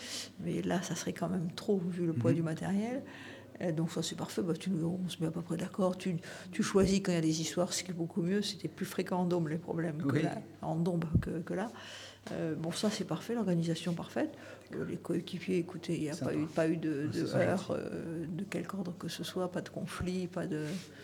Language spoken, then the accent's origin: French; Southwest France, France; born there; elle sait que je suis née dans le Sud-Ouest